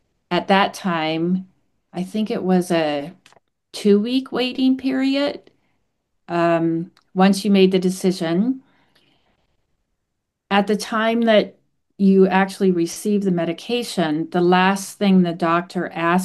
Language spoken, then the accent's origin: English; Canada; now in United States; I'm Canadian, I live in the States, but my family lives in Canada.